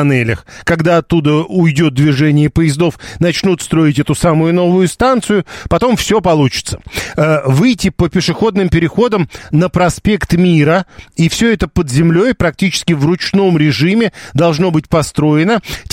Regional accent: Moscow, Russia; я москвич

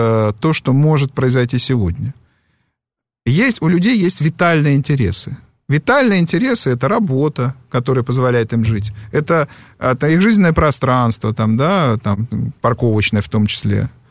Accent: Moscow, Russia; Я вам его предсказываю, как москвич коренной

